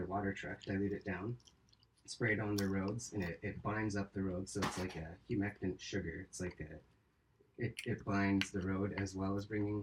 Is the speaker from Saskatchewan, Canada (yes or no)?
no; Edmonton, Alberta, Canada; I went to I grew up in Edmonton.